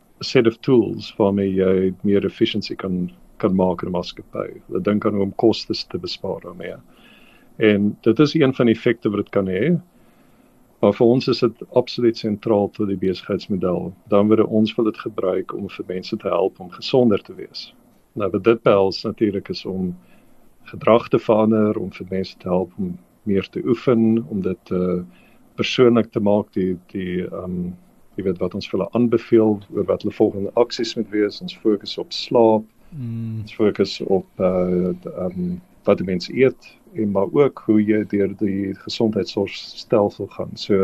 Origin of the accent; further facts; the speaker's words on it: Benoni, Gauteng, South Africa; Ek het groot geword in Benoni en toe matriek het ek beurs gekry by Metropolitan en as gevolg daarvan het ek by die Universiteit van Kaapstad gaan studeer